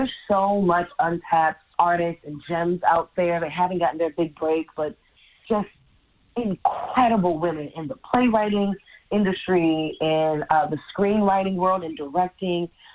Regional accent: Brooklyn, New York, United States; I am a Brooklyn baby, born and raised in Brownsville, one of the hardest neighborhoods to get through

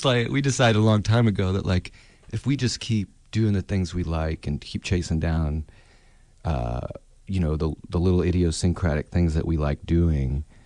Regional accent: Ozark, Missouri, United States; Growing up in Ozark, Missouri, Southwest Missouri, Oklahoma was about an hour away, right?

